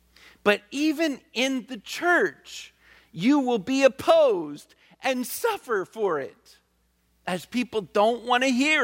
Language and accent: English; the South, United States; You know, I grew up in the South, and churches I had, we had revivals